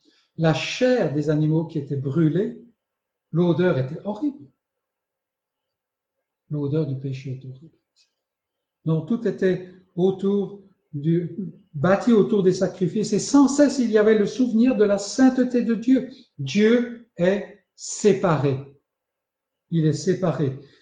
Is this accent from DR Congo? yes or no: no; France; Et ici, je parle en tant que Français.